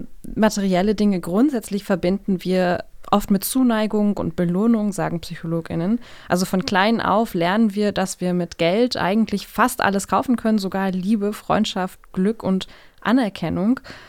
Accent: Berlin, Germany; ich bin in Berlin-Mitte zur Schule gegangen

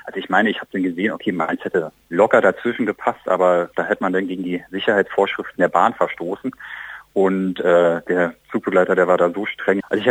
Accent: Berlin, Germany; ich komme aus Berlin, innerhalb Berlins

